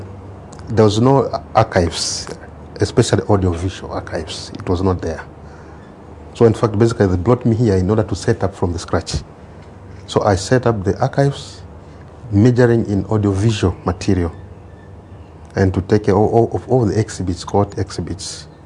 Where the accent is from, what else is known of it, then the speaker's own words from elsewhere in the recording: Tanzania; I'm from the United Republic of Tanzania.